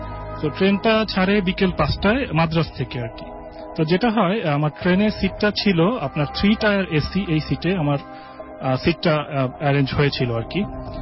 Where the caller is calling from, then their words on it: Malibagh, Dhaka Division, Bangladesh; আসসালামু আলাইকুম লিসেনার্স … আমি এসেছি মালিবাগ থেকে।